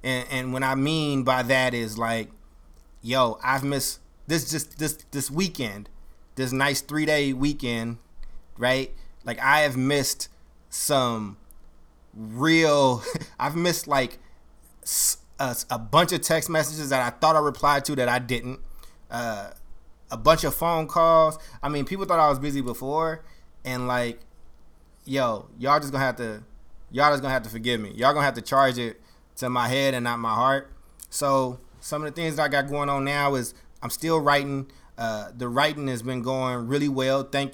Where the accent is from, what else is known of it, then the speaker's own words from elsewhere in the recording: Oakland, California, United States; also born or lived in Chicago, United States; Well, Oakland is my home. I'm an Oakland boy. But I was born in Chicago